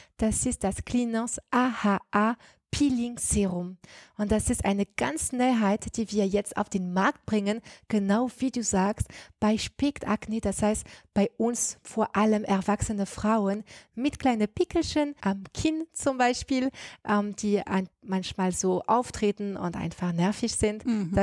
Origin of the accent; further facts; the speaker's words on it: France; German is a second language; now in Germany; Und wie man das bestimmt hört, ich bin auch made in France. Ich komme ursprünglich aus Frankreich